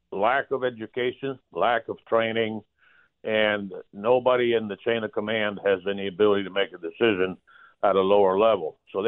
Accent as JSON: {"language": "English", "country": "Switzerland", "said": "I am from Switzerland."}